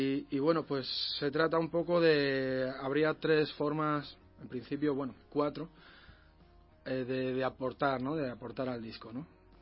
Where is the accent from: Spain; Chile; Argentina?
Spain; Badajoz, Extremadura; born there; también tenemos otra en Badajoz, que es de mi tierra, donde yo nací.